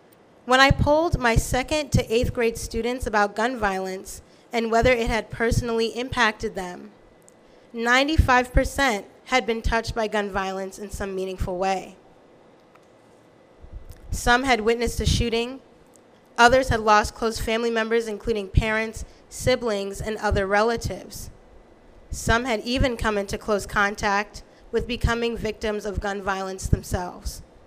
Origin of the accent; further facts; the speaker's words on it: Bronx, New York, United States; also born or lived in Brooklyn; I was born in Brooklyn, New York. But soon after I was born, my parents moved to Parkchester in Bronx, New York.